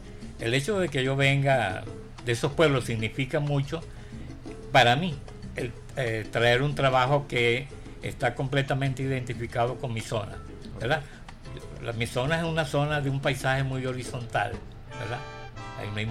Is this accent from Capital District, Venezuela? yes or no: no; San José de Guanipa, Anzoátegui, Venezuela; Yo soy del Tigrito, exactamente. Allá no les gusta que le digan el Tigrito, sino San José de Guanipa, pero yo soy criado... me gusta más el Tigrito, suena más bonito.